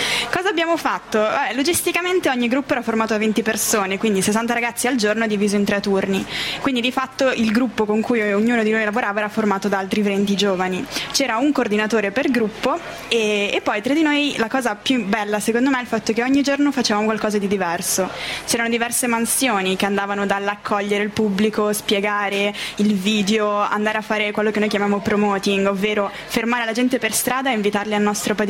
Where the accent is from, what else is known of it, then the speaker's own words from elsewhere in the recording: Gallarate, Lombardy, Italy; Io vengo dalla provincia di Varese, da Gallarate.